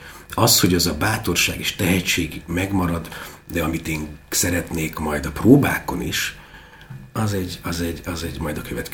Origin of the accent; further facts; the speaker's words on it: Tatabánya, Komárom-Esztergom, Hungary; hogy én Tatabányai vagyok